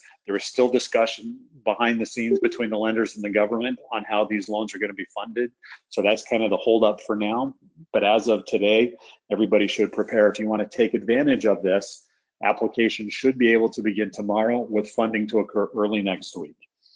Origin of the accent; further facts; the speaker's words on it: Denver, Colorado, United States; now in Salt Lake City, United States; 2 years ago, I came out from Denver, where I went to University of Denver Law School, Smoky Hill High School. I came out to Salt Lake to open our office here.